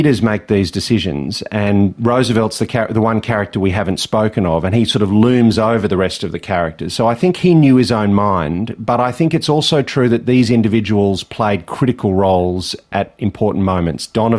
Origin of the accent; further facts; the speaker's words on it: Australia; because I'm an Australian